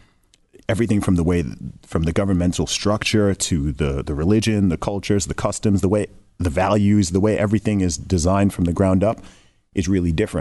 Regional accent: Saudi Arabia; growing up in Saudi Arabia, I've known lots of American people from the beginning. I love most of my teachers were American. It's why my accent doesn't sound British, in fact, because I went to an American school and all my teachers were American.

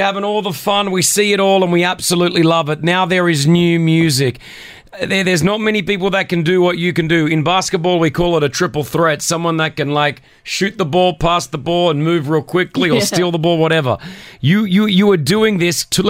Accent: Australia; I'm an Australian Lebanese man.

